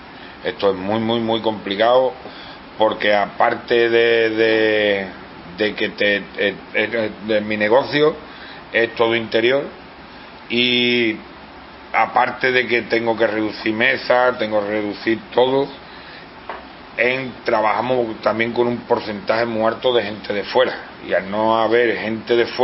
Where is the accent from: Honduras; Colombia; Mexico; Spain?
Spain; Pues yo me he criado aquí, yo soy de la Ermita y aquí hemos jugado desde chiquitito. Aquí conocí a mi mujer y nos hemos venido a vivir aquí a un piso aquí del Matadero.